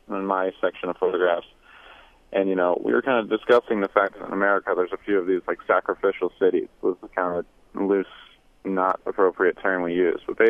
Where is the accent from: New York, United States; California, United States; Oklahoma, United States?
New York, United States; But I don't think because I'm from New York, I'm a more important person.